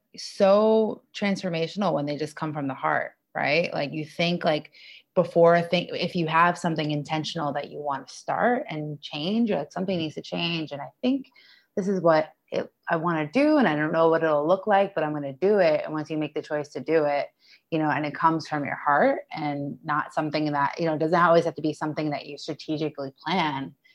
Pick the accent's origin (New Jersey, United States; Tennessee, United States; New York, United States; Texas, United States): New York, United States; New York City; moved away as an adult; now in Indonesia; You know, I lived in New York City for my whole life, or I grew up in New York my whole life. And now I'm living in Bali